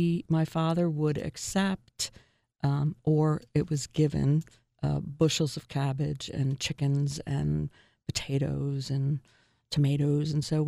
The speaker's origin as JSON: {"language": "English", "region": "New York", "country": "United States", "tie": "born or raised there", "said": "it reminded me so much of growing up in New York because of the snow"}